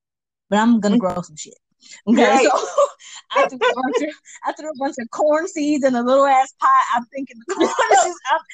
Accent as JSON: {"language": "English", "town": "Bronx", "region": "New York", "country": "United States", "tie": "born or raised there", "said": "First of all, I was born and raised in the Bronx. Ain't no gardens."}